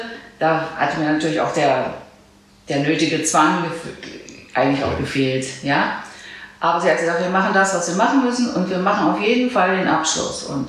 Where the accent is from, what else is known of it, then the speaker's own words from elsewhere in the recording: Jeßnitz, Saxony-Anhalt, Germany; ich komme aus Jesnitz, da bin ich im Prinzip in Dessau geboren, aber in Jesnitz aufgewachsen, da geblieben, gleich auch im Hause meiner Eltern.